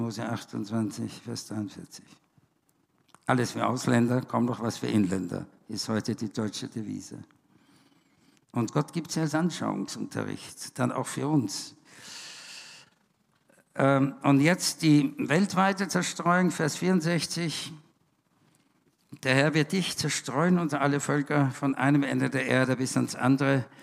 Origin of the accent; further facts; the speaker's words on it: Vienna, Austria; Als Wiener, als Österreicher